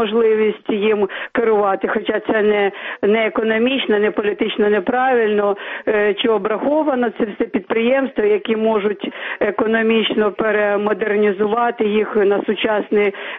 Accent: Kyiv, Ukraine

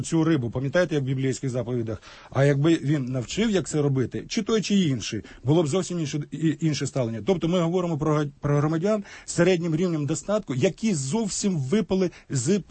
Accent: Donetsk, Donetsk Oblast, Ukraine; born there; а я там народився в Донецьку, ситуацію абсолютно знаю.

